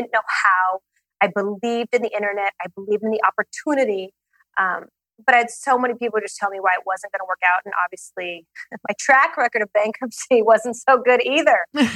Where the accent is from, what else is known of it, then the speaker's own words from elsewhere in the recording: Portland, Oregon, United States; So I grew up in Portland, Oregon, and it's amazing up there.